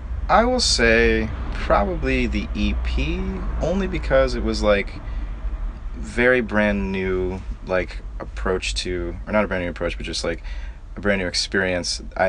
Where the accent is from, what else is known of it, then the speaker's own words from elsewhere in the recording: Florida, United States; now in Brooklyn, United States; And then I grew up in Florida, but have been in Brooklyn for a long time.